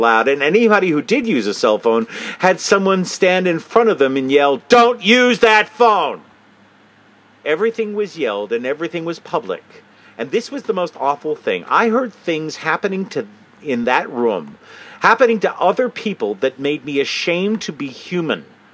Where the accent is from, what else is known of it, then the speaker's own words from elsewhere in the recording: Australia; I'm Australian, too.